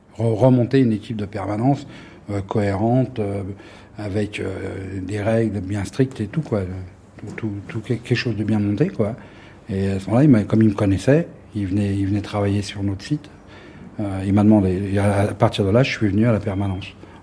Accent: Paris, Île-de-France, France; Je sais que j'étais de Ménilmontant.

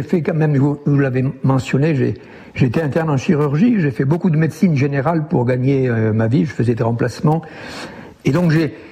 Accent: Vielmur-sur-Agout, Occitanie, France; Donc je suis installé sur un coteau au-dessus de mon village natal, au-dessus de la vallée de la Goutte. Le village natal s'appelle Vielmur.

